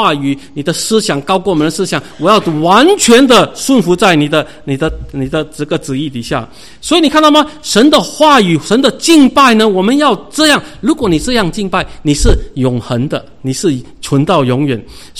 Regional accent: China; 畏就好像我们中国人很明白这事情

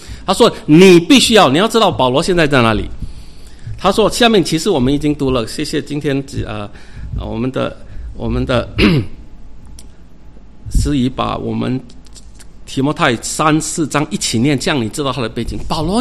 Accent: China; 就好像我们中国人说圣旨到

